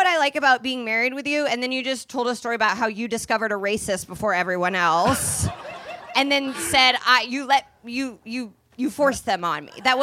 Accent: Indianapolis, Indiana, United States; I'm from Indianapolis

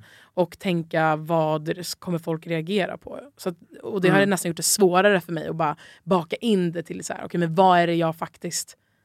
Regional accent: Sweden; Jag är svensk

